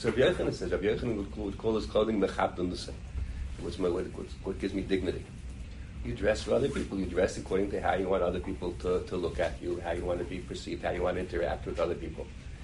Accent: Brooklyn, New York, United States; So I told him that I'm a Lakewood product. I'm a Rav from Brooklyn.

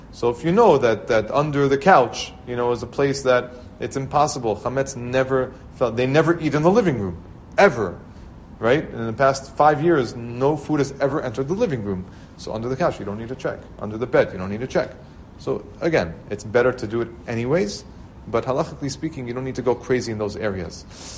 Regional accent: Queens, New York, United States; I grew up in Queens in Kew Garden Hills, and Baruch Hashem, a lot of Jews there.

